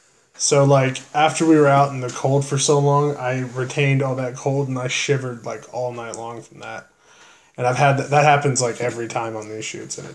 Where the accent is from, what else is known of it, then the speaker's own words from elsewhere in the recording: North Carolina, United States; No, I'm from North Carolina.